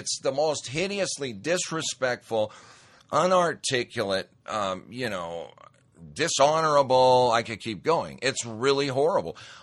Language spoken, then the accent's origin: English; Montana, United States; years back when I grew up in Montana, I was a redneck. I was a kind of a tough, athletic redneck.